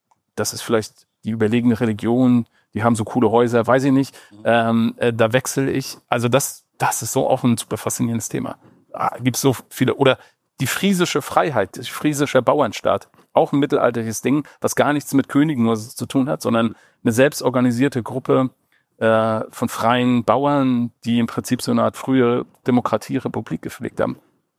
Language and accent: German; Northern Germany, Germany; Also, als Norddeutscher muss ich sagen